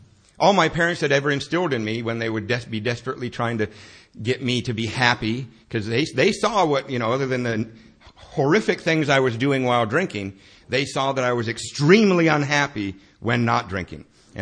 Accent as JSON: {"language": "English", "region": "Borneo", "country": "Malaysia", "tie": "born or raised there", "also_born_or_lived": "Helena, Montana, United States", "said": "I was born in Helena, Montana. At 4 years old, my father took the whole family, my brother, my sister, and me, my mother, to the island of Borneo."}